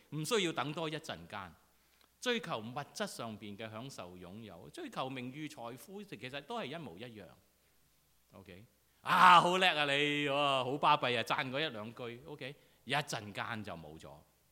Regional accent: China; 我们中国人最容易，最爱听，是吧？

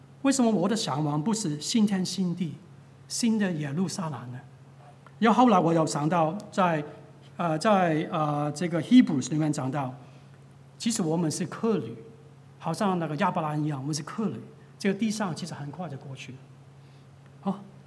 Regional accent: Hong Kong; 当然是香港是我的家乡，我非常喜欢

